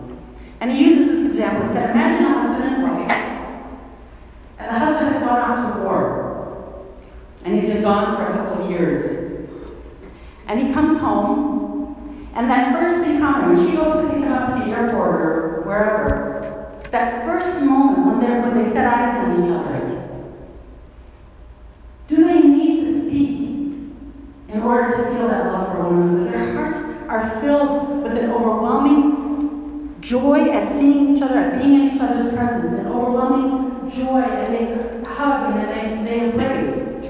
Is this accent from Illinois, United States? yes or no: yes; Chicago, Illinois, United States; I'm from Chicago. Surrounded by Catholics, but unfortunately not a lot of them are very Christian.